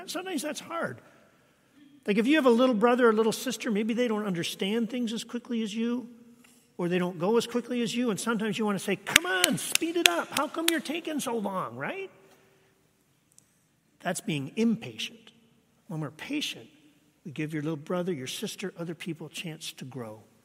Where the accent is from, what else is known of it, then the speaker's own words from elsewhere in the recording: Canada; I grew up in Canada